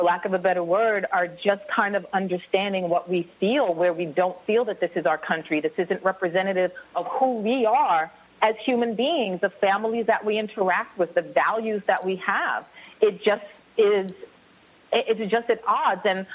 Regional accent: New York City, New York, United States; I'm actually from New York City originally.

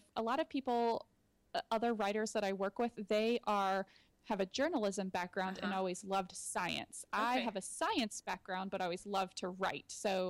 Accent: Austin, Texas, United States; I'm originally from Austin, Texas. And so it has been an adjustment.

